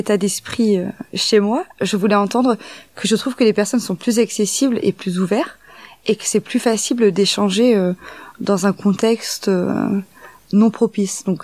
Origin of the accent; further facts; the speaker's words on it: Poitiers, Nouvelle-Aquitaine, France; Et donc voilà, j'ai grandi sur Poitiers.